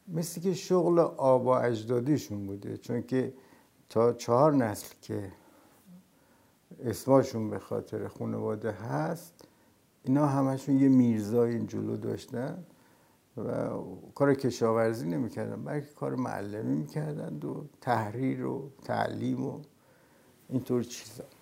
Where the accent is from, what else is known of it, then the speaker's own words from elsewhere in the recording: Tehran, Tehran Province, Iran; born there; من در سال 1335 در 14 شهریور 1335 در تهران به دنیا آمدم. مادرم بعداً گفتن که تو خیابون ولیعصر تقاطع جامی یک بیمارستانی تو محوطه کاخ مرمر